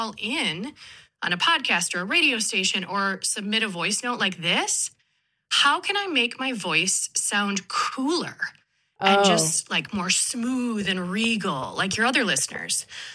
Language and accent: English; Michigan, United States; now in Minnesota, United States; I'm from the Midwest. I'm a fellow Michigander. I live in Minnesota now.